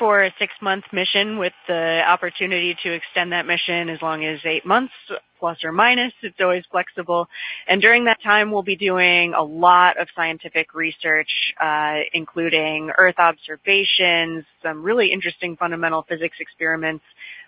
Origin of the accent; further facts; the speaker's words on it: Williamsburg, Virginia, United States; I went to Bruton High School and public schools all growing up in Williamsburg, and I had so many really wonderful mentors there.